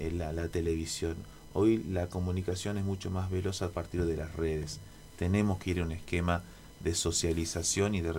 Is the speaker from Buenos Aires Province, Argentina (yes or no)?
yes; La Plata, Buenos Aires Province, Argentina; born there; Yo soy nacido en La Plata.